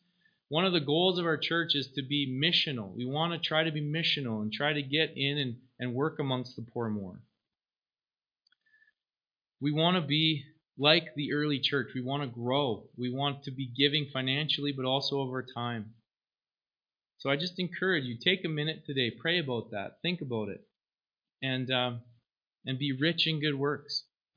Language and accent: English; Canada; Lord, as a Canadian, I am so thankful to live in this country. I'm thankful to live in Three Hills.